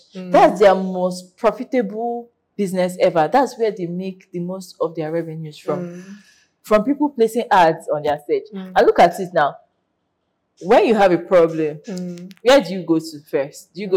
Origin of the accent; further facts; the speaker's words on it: Nigeria; sometimes you just like benefit of doubt as a Nigerian.